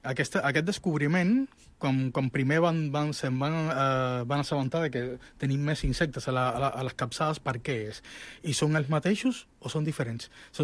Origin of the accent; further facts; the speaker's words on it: Cuba; Catalan is a second language; moved away as an adult; now in Barcelona, Spain; soc cubà, i radico a Barcelona des del 2001.